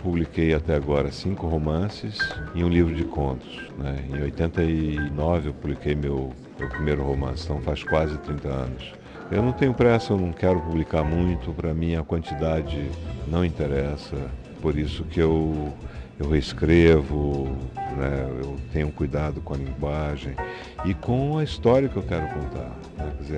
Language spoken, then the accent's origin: Portuguese; Manaus, Amazonas, Brazil; eu nasci em Manaus, eu cresci lá, passei minha infância, toda a minha infância e uma parte da minha juventude.